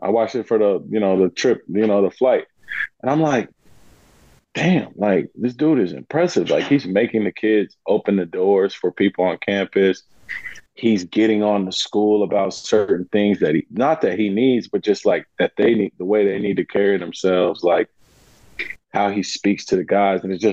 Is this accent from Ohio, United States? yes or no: yes; Cincinnati, Ohio, United States; I mean, I grew up in Cincy when he played with the Reds.